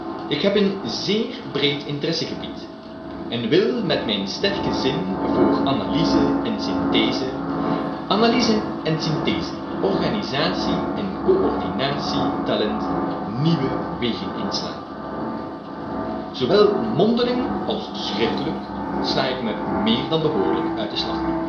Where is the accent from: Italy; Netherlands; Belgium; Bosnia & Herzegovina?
Belgium; Ghent, Flanders; als bio-ingenieur geboren en getogen in Gent in 1966.